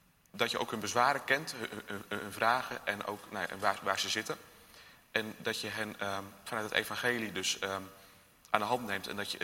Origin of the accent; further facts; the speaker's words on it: Baambrugge, Utrecht, Netherlands; Ik kom uit Baanbrugge.